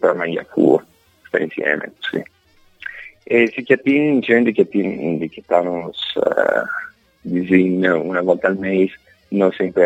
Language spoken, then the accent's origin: Italian; Gemona del Friuli, Friuli-Venezia Giulia, Italy; moved away as an adult; now in Chetumal, Mexico; Io sono originario di Glemone, ai 33 anni sono arrivato qui la prima volta con l'Università di Udine. Sono arrivato in un paese messicano che si chiama Chetumal per imparare la lingua, lo spagnolo.